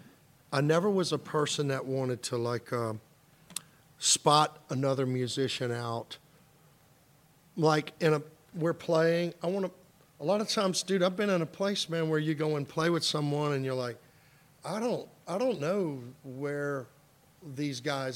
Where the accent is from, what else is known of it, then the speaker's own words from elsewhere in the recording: Baton Rouge, Louisiana, United States; growing up in Baton Rouge and growing up younger, there were some so cool bluesy rock and roll musicians.